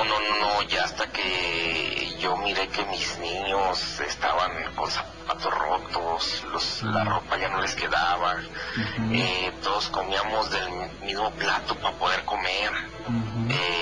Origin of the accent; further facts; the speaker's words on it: Tijuana, Baja California, Mexico; now in Magdalena, Mexico; De Magdalena, Jalisco. Pero soy originario de Tijuana.